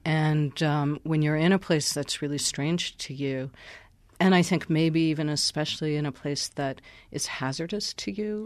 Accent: United States; I feel it certainly as an American and an enormous consumer of resources

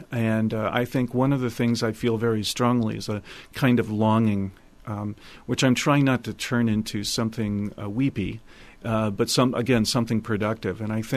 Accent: Illinois, United States; I have one, another one that I wrote about Illinois, and it's called … I grew up in Illinois.

